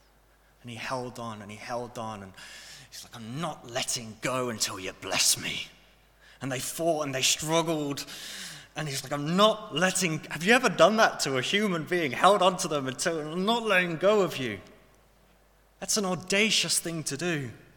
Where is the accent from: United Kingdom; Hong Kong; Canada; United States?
United Kingdom; If we want to get in, we don't do what we do as British people and queue.